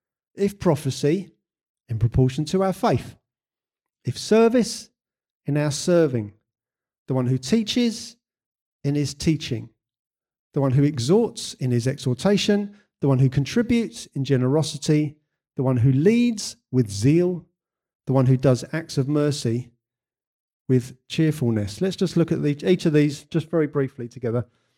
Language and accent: English; United Kingdom; I know we're British.